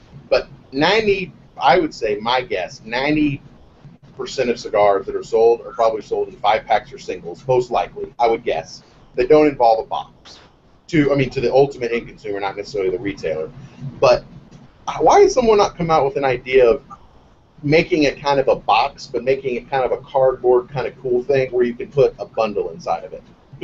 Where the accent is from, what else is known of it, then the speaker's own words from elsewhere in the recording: England, United Kingdom; I'm English, man.